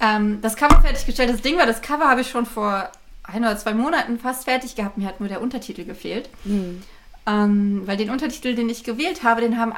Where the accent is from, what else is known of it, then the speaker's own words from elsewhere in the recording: Berlin, Germany; Das Buch spielt 1984 in Berlin-Marzahn, wo ich aufgewachsen bin, interessanterweise.